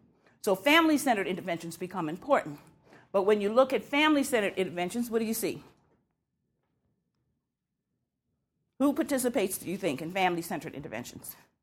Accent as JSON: {"language": "English", "town": "Washington", "region": "District of Columbia", "country": "United States", "tie": "born or raised there", "said": "I grew up in Washington, D.C., and I've always had this interest in policy because it seems like it's so far away."}